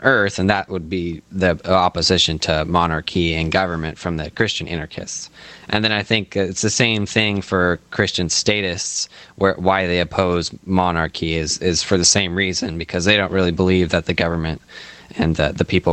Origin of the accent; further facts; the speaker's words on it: United States; I'm an American and I don't really believe in government, but and I'm not Christian either.